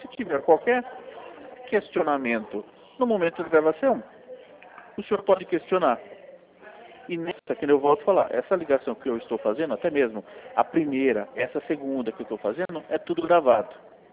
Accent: Sorocaba, São Paulo, Brazil; Não, não sou de Botucatu. Eu sou de Sorocaba, sou do interior também, mas não sou de Botucatu.

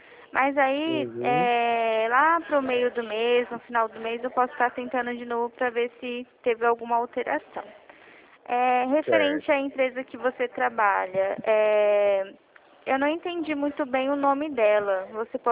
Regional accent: Presidente Prudente, São Paulo, Brazil; sou de Presidente Prudente

